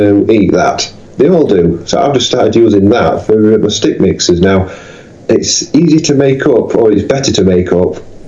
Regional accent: Yorkshire and the Humber, United Kingdom; As a Yorkshireman

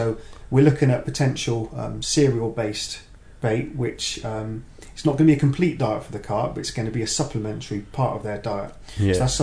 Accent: Bristol, South West England, United Kingdom; So I was quite fortunate growing up in Bristol.

